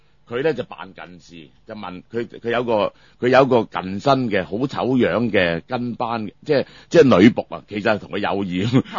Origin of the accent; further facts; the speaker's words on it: China; 我哋中國人咧話一個歷史嘅民族就冇求歷史真相嘅決心